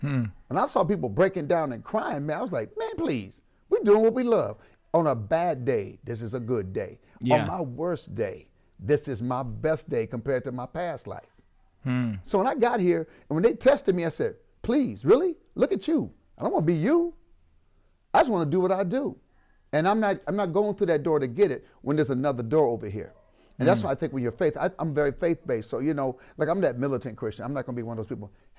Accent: Benton Harbor, Michigan, United States; I'm a kid from Benton Harbor, Michigan. I wasn't supposed to be here.

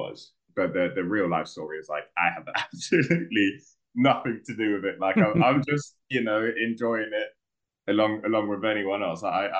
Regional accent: Peckham, London, United Kingdom; I grew up in Peckham at a time before Sour Bread and Smashed Abbo, where there was like, you know, there was a bit of a stigma, you know, to growing up, especially I grew up in the North Peckham estate

